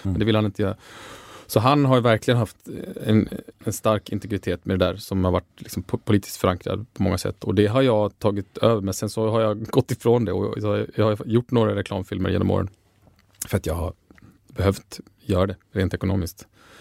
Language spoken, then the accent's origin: Swedish; Lund, Skåne, Sweden; also born or lived in Södertälje; Jag flyttade från Södertälje när jag var 4 till Lund, och ja, det var en perfekt stor småstad, eller liten storstad med närhet till kontinenten och Malmö och sådär.